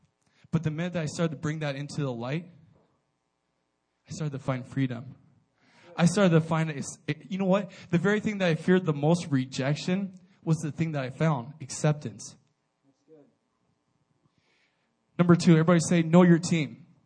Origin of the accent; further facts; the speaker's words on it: Montana, United States; I'm from Montana. Anybody know where Montana is at?